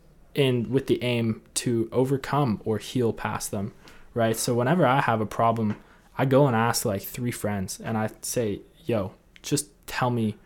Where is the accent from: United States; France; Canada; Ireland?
Canada; Sometimes as a Canadian, I want to escape from shoveling my driveway